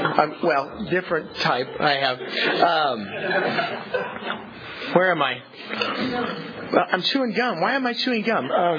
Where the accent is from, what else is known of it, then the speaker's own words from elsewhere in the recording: Fresno, California, United States; also born or lived in Los Angeles; I am from Fresno. I stopped being from Los Angeles about 2 years after I moved to Fresno.